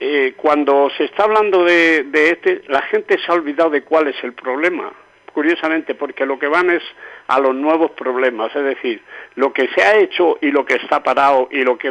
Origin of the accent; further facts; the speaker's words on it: Mojácar, Andalusia, Spain; si lo único que quieren los partidos políticos de mi pueblo es el poder para manipular el urbanismo casualmente. ¿Por qué? ¿Por qué? ¿Dónde están las comisiones? Pues Mojácar ha sido una caza de comisiones.